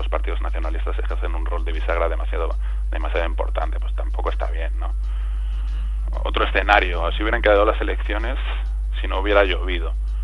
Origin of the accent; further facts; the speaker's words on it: Valladolid, Castile and León, Spain; yo soy de Valladolid y tampoco les entiendo